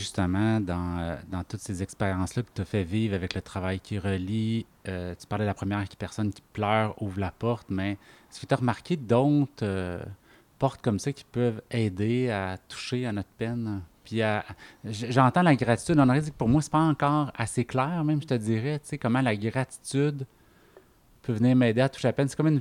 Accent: Quebec, Canada; Je suis québécois, je suis né ici. Mes parents avaient des valeurs, ont encore des valeurs catholiques.

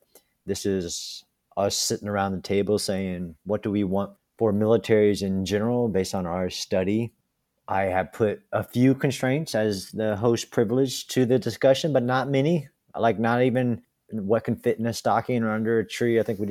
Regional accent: United States; I am American. I bleed red, white, and blue.

